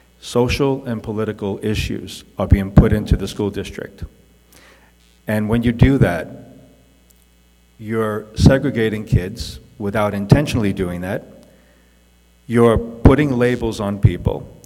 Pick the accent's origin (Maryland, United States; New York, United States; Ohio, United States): New York, United States; New York City; I'm originally from New York City. I'm a former actor.